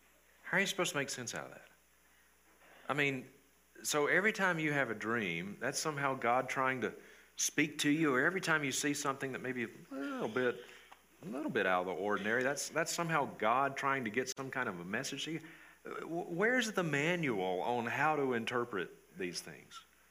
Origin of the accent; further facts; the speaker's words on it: Mississippi, United States; now in Montana, United States; You know, I grew up in Mississippi and now live in Montana.